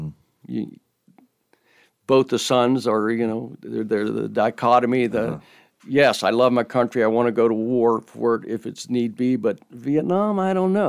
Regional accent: Maryland, United States; also born or lived in Washington, D.C. suburbs; I grew up near the Chesapeake Bay. In southern Maryland, and then in the Washington, D.C. suburbs, and went to college in Virginia at the Virginia Military Institute.

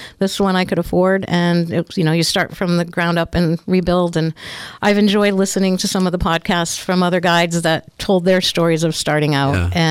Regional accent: Harpswell, Maine, United States; Grew up in a duck blind with my dad and my grandfather down on the New Meadows River. I grew up in Harpswell on Great Island.

